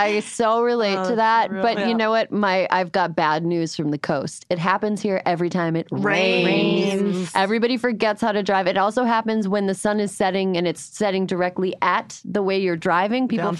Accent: Midwest, United States; I am from the Midwest.

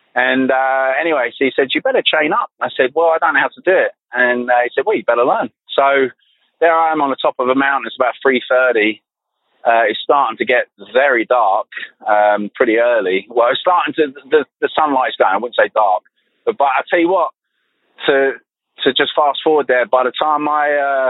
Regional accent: London, United Kingdom; And I said, oh, I'm from London.

